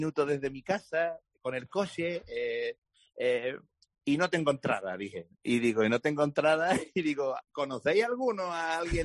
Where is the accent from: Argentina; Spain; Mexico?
Spain; Jerez de la Frontera, Andalusia; el equipo jugaba en Sevilla, claro, yo soy de Jerez.